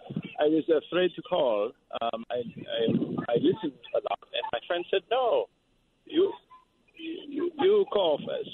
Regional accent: Sighisoara, Mureș County, Romania; English is a second language; Sigeșoara in Romania.

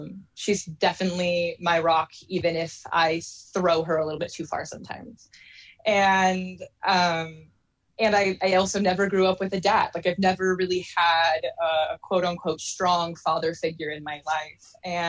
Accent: Salem, Oregon, United States; So I grew up a lot around the West Coast, primarily in multiple different parts of Oregon. But my mom eventually settled in Salem, Oregon, when I was in elementary school.

